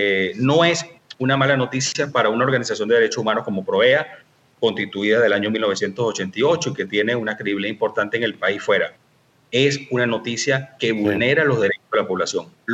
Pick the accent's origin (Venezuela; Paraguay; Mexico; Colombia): Venezuela; Yo vengo del interior del país, no soy de Caracas